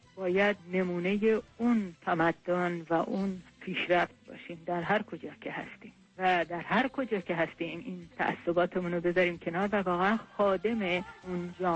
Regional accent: Tehran, Tehran Province, Iran; born there; moved away as an adult; من در تهران متولد شدم. علی رغم رشته هنریم که از 7 سالگی شروع شد، دانشکده حسابداری تهران من فارغ التحصیل شدم در رشته حسابداری.

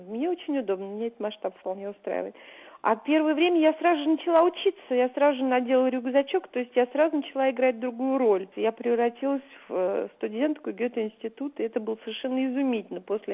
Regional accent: Moscow, Russia; Я москвичка, у моей дедушки, бабушки, прадедушки все родились в Москве.

